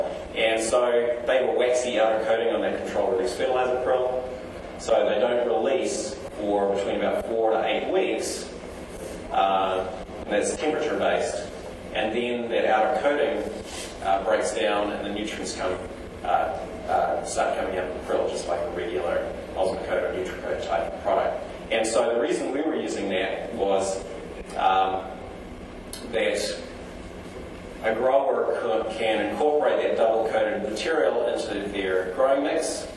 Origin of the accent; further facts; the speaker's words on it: New Zealand; I'm from New Zealand